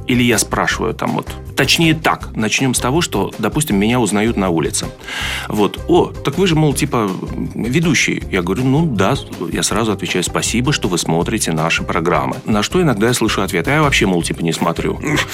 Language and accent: Russian; Uzbekistan; Я же уроженец другой республики, Узбекистан и так далее.